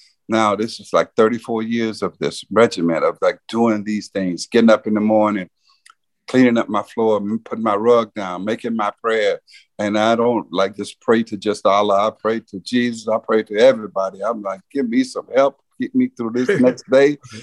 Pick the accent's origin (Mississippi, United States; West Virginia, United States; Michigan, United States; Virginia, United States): Mississippi, United States; Silver City; born there; the source of my strength was that I was born in Silver City, Mississippi, where I have seen hate, abuse, murders, rape.